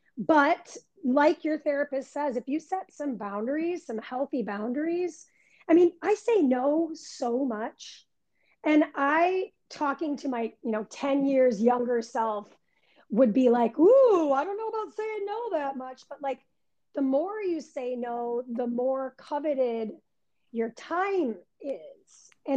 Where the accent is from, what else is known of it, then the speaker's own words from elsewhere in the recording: Chicago, Illinois, United States; now in Los Angeles, United States; I mean, I'm coming from Chicago. This is my second tour living in LA.